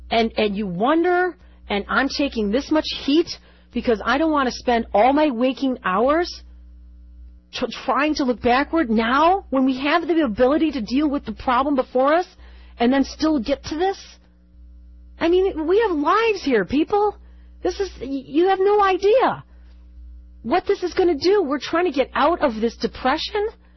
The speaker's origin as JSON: {"language": "English", "town": "Detroit", "region": "Michigan", "country": "United States", "said": "I have a microphone. I'm from Detroit. It is my job to say"}